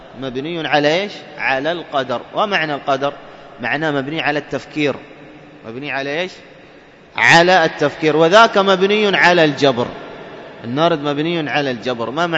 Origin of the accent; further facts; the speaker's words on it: Dhofar, Oman; accent: Shehri; إحنا نسميها القراطة بلهجتنا العامية الشحرية